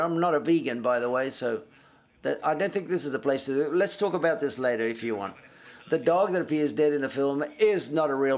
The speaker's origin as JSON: {"language": "English", "town": "Salamanca", "region": "Castile and León", "country": "Spain", "second_language": "English", "said": "Hi, I'm from Salamanca, so there for a while I was watching the film, I saw the streets"}